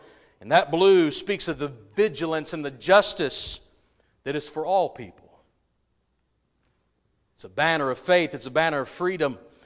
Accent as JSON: {"language": "English", "country": "United States", "said": "I'm not flying any other flag but the American flag. You say, why? Because I am an American."}